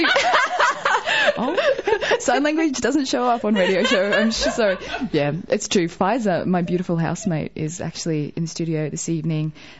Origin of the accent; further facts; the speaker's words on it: Australia; This is, I'm Australian.